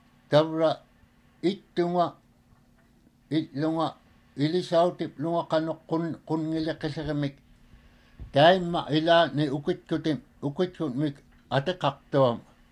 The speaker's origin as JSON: {"language": "English", "town": "Unalaklik Creek", "region": "Alaska", "country": "United States", "tie": "born or raised there", "also_born_or_lived": "Ayuk Island", "first_language": "Inupiaq", "said": "My mother is from Sheelwick, and of course, I was born down in Ayuk Island and then raised up at Unalaklik Creek all my life."}